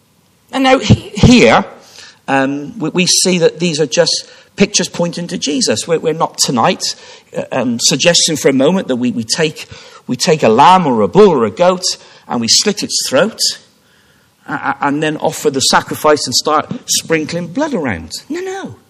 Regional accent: Stroud, South West England, United Kingdom; I remember as a young boy, something growing up in Stroud in Gloucestershire, something quite significant happened in our little town.

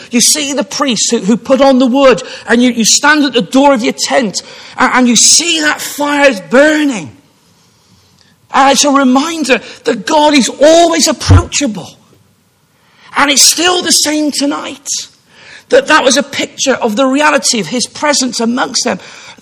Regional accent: Stroud, South West England, United Kingdom; I remember as a young boy, something growing up in Stroud in Gloucestershire, something quite significant happened in our little town.

